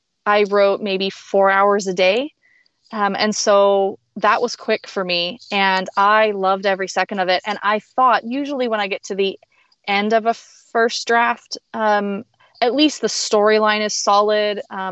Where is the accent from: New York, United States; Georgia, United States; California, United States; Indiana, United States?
California, United States; I met with a writer friend and I'm from California. So I was in the Bay Area